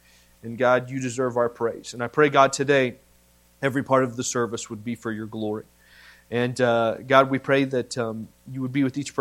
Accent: Indiana, United States; Growing up in Indiana, that was the main thing. Everybody played basketball.

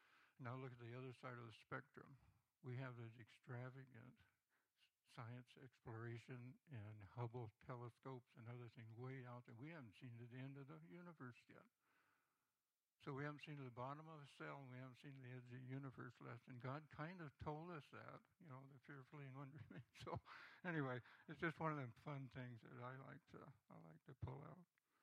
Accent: Maine, United States; born there; I was born in Maine in 1948. Do the math. I was born in a farmhouse.

